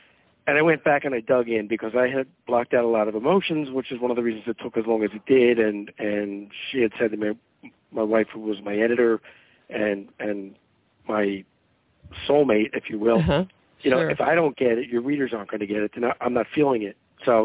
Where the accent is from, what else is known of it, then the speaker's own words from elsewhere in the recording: Philadelphia, Pennsylvania, United States; also born or lived in Atlanta; And I grew up in Philadelphia, went to high school there, went to college for 2 years at Temple University, got thrown out.